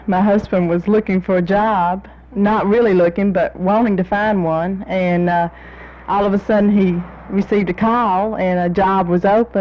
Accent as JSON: {"language": "English", "town": "Dalton", "region": "Georgia", "country": "United States", "tie": "born there", "said": "Yes, I was born here in Dalton."}